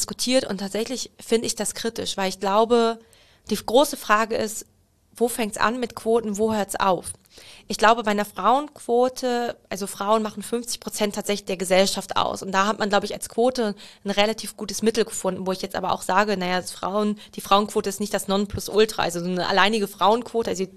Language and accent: German; Hanover, Lower Saxony, Germany; Als Hannoveranerin.